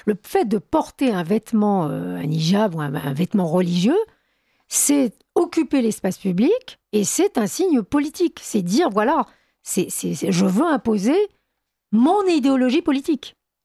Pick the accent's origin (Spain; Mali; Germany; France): France; On est en France, on vote en France. On est français